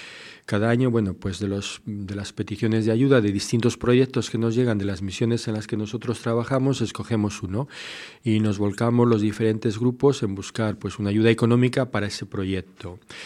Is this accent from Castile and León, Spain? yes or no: yes; Burgos, Castile and León, Spain; estudiar filosofía, teología en mi tierra, digamos, en mi diócesis, en Burgos.